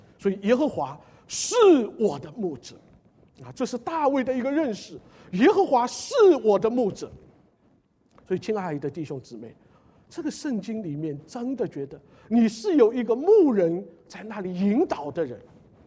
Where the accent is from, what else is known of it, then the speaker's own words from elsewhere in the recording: China; 我从大陆来到这里的时候